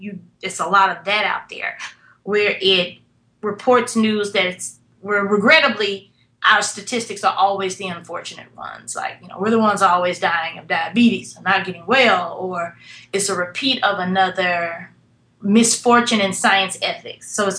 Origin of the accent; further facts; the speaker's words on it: Memphis, Tennessee, United States; And so, and I grew up reading these papers. I'm from Memphis, Tennessee, and the Tri-State Defender, which still exists, yay, is one of those weekly papers